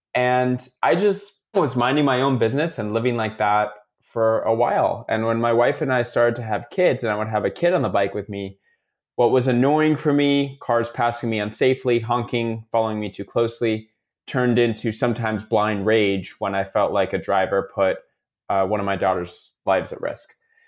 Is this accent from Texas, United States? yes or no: no; Los Angeles, California, United States; I'm born and raised in Los Angeles, which means I was born and raised to drive a car everywhere.